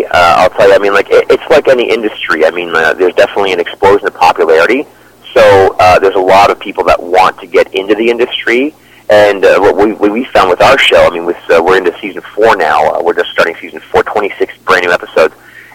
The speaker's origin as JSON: {"language": "English", "town": "Toronto", "region": "Ontario", "country": "Canada", "tie": "born or raised there", "said": "But my hometown, Toronto, sadly, I have to say that we're a little bit behind the times."}